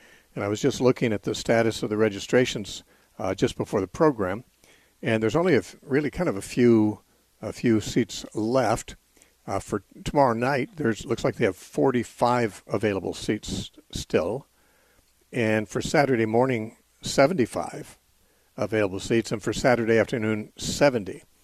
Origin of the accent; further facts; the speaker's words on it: West Coast, United States; He comes from the East Coast. I come from the West Coast.